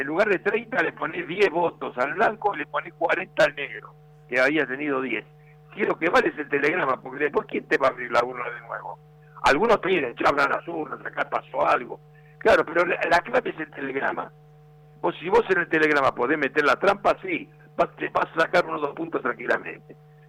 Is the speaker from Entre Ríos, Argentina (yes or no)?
no; Buenos Aires, Argentina; nací acá, ¿no? Nací en San Telmo, así que te imaginas, en una casona de San Telmo, nací hace como 200.000 años, así que te imaginas que hasta que me casé viví en ese barrio. Bien, bien, tradicional.